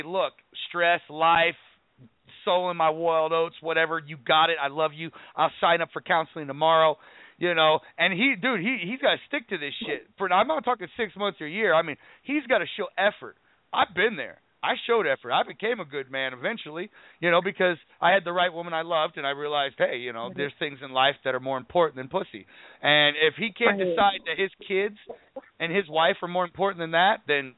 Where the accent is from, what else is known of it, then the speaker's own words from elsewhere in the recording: the South, United States; I'm like, hell yeah, I'm from the South, man. That's what we drink.